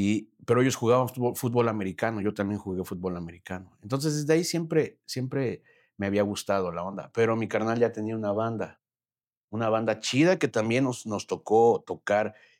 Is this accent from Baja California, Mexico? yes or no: no; Mexico City, Mexico; De la Ciudad de México, de Narvarte. Yo nací en Narvarte, un lugar bien bonito que es una callecita chiquita que se llama Icacos.